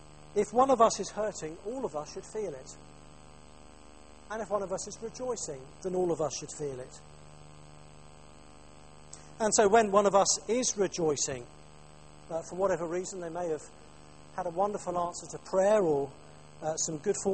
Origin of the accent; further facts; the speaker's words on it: United Kingdom; And the other thing we need to tell ourselves if we're British is that hospitality is not about impressing people.